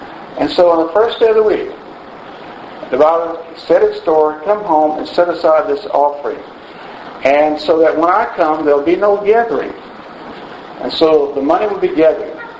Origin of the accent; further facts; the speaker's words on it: Prague, Oklahoma, United States; He's from Prague, and I'm from Prague too.